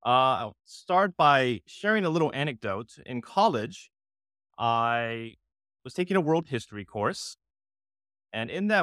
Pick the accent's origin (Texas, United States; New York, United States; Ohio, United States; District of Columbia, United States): District of Columbia, United States; Washington; she followed and spent her last years in Washington, D.C., in Chinatown, where I was also raised.